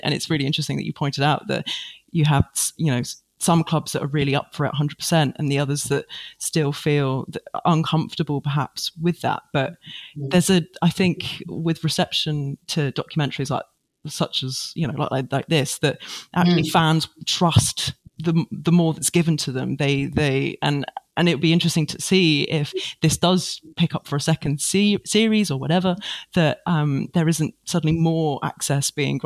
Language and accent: English; Australia; as an Australian